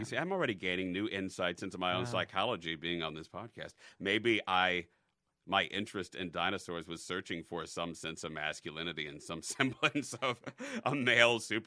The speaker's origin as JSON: {"language": "English", "region": "Illinois", "country": "United States", "tie": "born or raised there", "said": "The North Chicago suburbs. Elgin, Schaumburg, Bartlett, Evanston, kind of bounced around."}